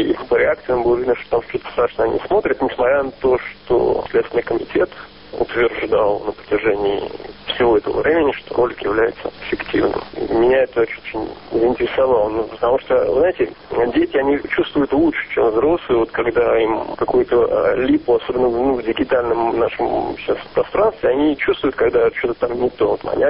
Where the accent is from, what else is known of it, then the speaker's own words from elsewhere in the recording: Israel; я не оговаривал о том, что я из Израиля